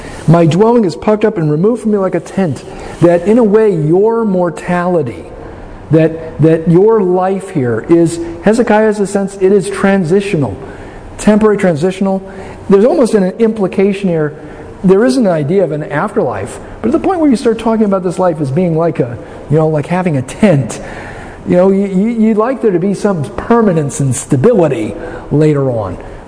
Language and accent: English; Alaska, United States; You know, growing up in Alaska, you know, cabins were actually kind of small.